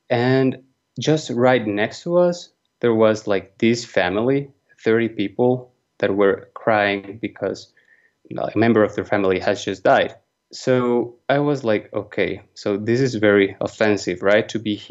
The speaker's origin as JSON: {"language": "English", "town": "Medellín", "region": "Antioquia", "country": "Colombia", "tie": "born or raised there", "second_language": "English", "said": "I'm from Medellin. I grew up here in the city when Pablo Escobar was killing a lot of people, putting bombs all around the place."}